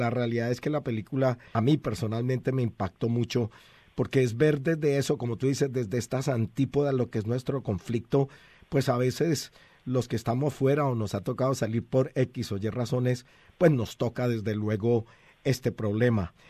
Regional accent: Colombia; porque yo también soy colombiano

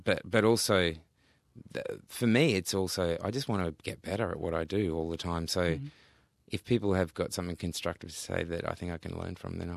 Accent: Australia; Australian. So that's not the experience that everybody has growing up in Australia.

